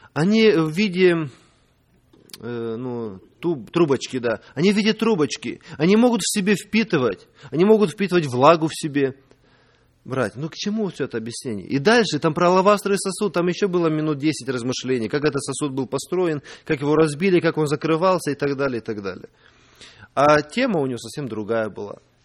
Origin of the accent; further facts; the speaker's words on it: Moldova; first language ro; Russian is a second language; now in United States; хотя я, ну, мой родной язык молдавский, румынский язык, но иногда приходится поправлять коренных русских в таких грубых ошибках